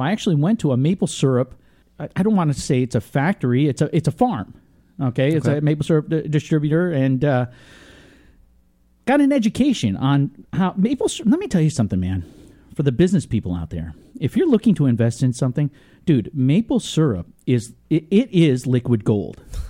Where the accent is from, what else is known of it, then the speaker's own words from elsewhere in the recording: Vermont, United States; growing up in Vermont as a kid